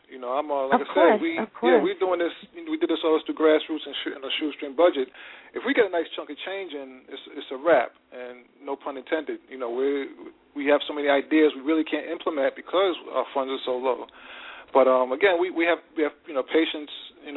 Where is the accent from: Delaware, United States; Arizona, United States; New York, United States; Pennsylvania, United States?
New York, United States; New York City; you know, I'm from the East Coast, from New York City